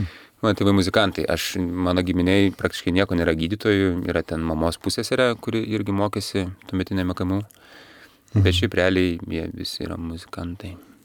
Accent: Aglonėnai, Klaipėda County, Lithuania; aš augau Aglonėnuose. Aglonėnai, Klaipėdos rajonas, dabar priklauso ir tada priklausė Mažosios Lietuvos regionui

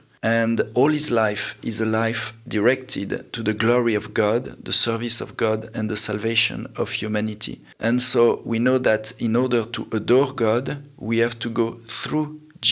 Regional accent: Provence-Alpes-Côte d'Azur, France; English is a second language; I was ordained 21 years ago. So I'm from France and the diocese of Fréjus-Toulon, southeast of France.

